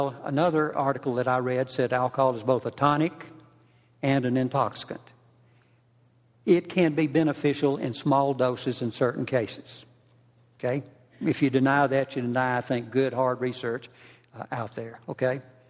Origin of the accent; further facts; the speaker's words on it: Evergreen, Alabama, United States; In my youth, growing up in Mayberry, otherwise known as Evergreen, Alabama, I lived in a dry county.